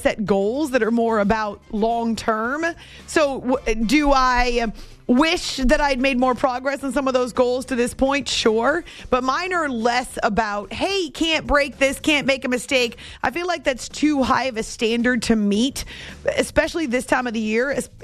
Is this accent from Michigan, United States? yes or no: no; New Hampshire, United States; I mean, I grew up in New Hampshire and fell in love with the Celtics in the late 80s.